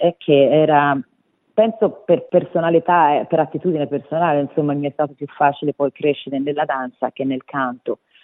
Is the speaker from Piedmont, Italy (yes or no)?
no; Florence, Tuscany, Italy; also born or lived in Apulia; Io sono nata nel Sud Italia, sono nata in Puglia da mamma pugliese e papà calabrese, però sono cresciuta a Firenze, credo che si senta.